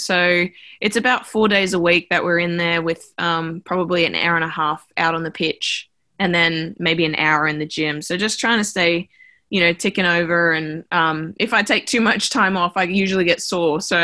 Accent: Kalgoorlie, Western Australia, Australia; I grew up in Kalgoorlie in the desert

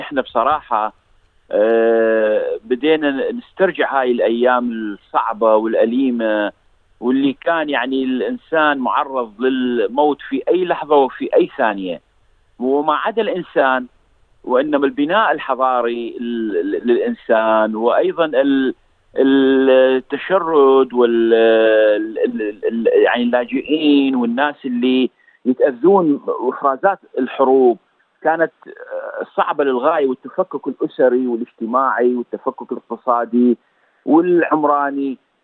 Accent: Iraq; كعراقي طبعا ذاكرة الحرب

